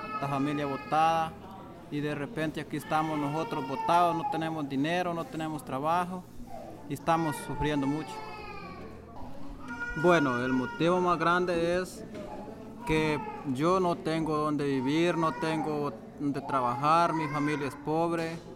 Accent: Copán, Honduras; moved away; vengo de Honduras, del departamento de Copán.

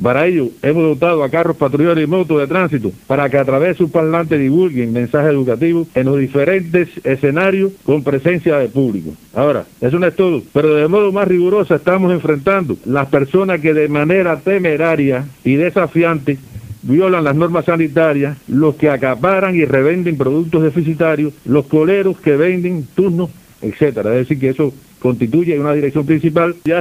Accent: Cuba; la obligación normal que tenemos como ciudadanos cubanos

